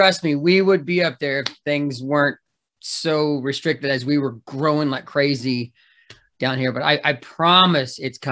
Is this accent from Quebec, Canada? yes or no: no; British Columbia, Canada; born there; I was born in British Columbia. I still have dual citizenship.